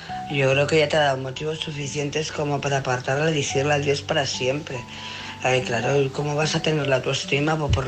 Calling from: Barcelona, Catalonia, Spain; de Barcelona.

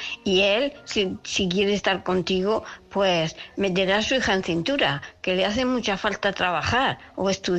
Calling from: Murcia, Region of Murcia, Spain; de Murcia.

